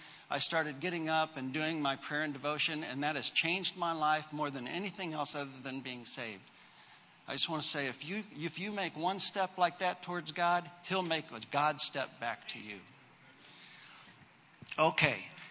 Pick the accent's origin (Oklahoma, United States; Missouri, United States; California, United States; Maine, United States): Missouri, United States; also born or lived in Indiana; Actually, I grew up in Missouri, and it later on went back to Indiana